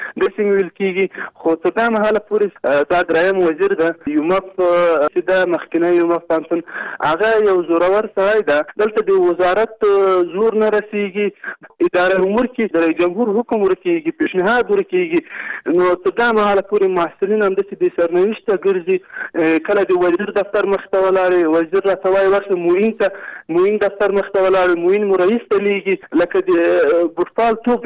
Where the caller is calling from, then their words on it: Kabul, Afghanistan; د مرکز کابل نه تاسو سره تماس کوم.